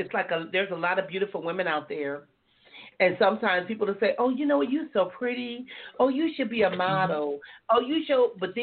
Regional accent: Compton, California, United States; I used to say, even growing up in Compton, people would leave the ghetto

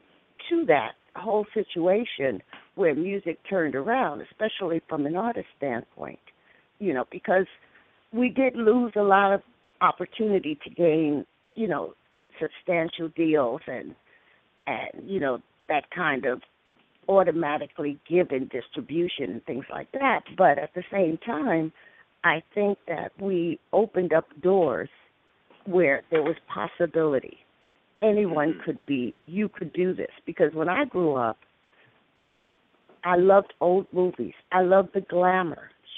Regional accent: Queens, New York, United States; I'm from Queens, I'm a Queens girl

